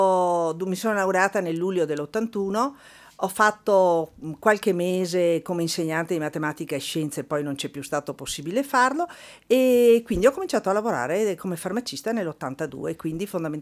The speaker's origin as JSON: {"language": "Italian", "town": "Valdobbiadene", "region": "Veneto", "country": "Italy", "said": "Io sono originaria di Valdobbiadene"}